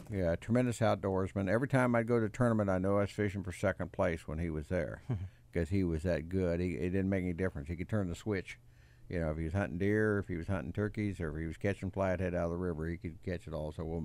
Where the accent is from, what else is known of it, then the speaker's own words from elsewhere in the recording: Missouri, United States; I'm from Missouri. You have to show me.